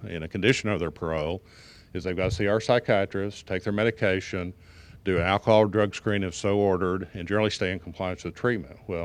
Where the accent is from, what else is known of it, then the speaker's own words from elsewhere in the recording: Texas, United States; I'm from Texas, and it's hotter than hell there all the time.